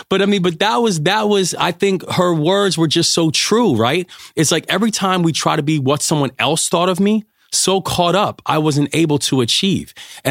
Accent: United States; being an American in the UK at that time was just a fascinating experience.

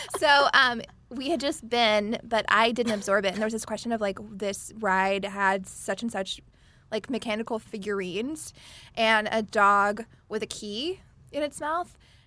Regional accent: the South, United States; I'm from the South, but I have kind of buried my accent. it came out like full force.

